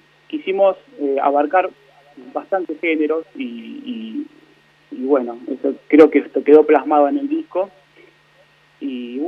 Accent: Buenos Aires, Argentina; Bueno, nosotros somos los cuatro de la ciudad de Buenos Aires.

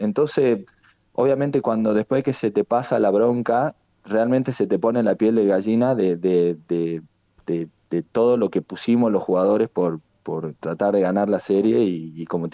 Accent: Salta, Argentina; Ahora somos más los salteños que los chicos de afuera.

